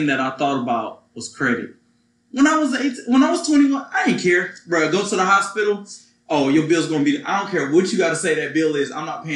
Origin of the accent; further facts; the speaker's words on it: Detroit, Michigan, United States; now in Atlanta, United States; I'm from Detroit.